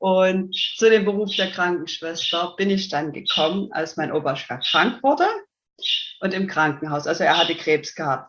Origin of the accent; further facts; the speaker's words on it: Saxony, Germany; accent: Saxon; bin 30 Jahre jung, komme ja aus dem in Sachsen, deswegen der Dialekt, der kommt, denke ich, sehr stark raus.